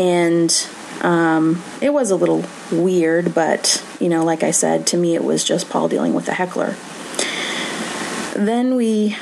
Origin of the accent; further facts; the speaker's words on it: Canada; I talked about being Canadian and everything.